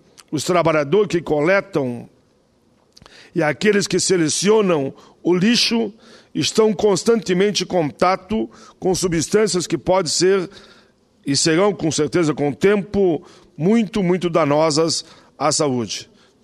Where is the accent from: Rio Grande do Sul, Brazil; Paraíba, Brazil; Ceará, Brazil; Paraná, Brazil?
Rio Grande do Sul, Brazil; Caxias do Sul; born there; eu estive por várias vezes na região da Serra da Gaúcha, onde nasci, em Caxias do Sul